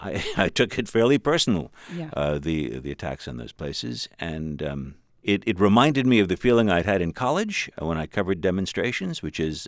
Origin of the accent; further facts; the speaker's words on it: New York, United States; now in Arlington, United States; I'm from New York. I'm a native New Yorker. I grew up in Lower Manhattan.